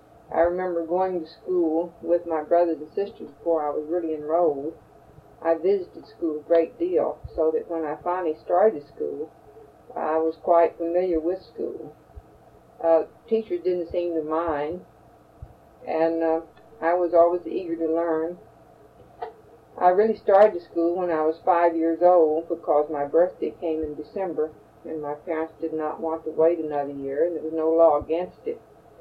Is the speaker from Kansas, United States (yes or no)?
no; Shields, Texas, United States; born there; I was born in Coleman County, Texas, out in the country south of Coleman, about 18 miles, in a rural community called Shields.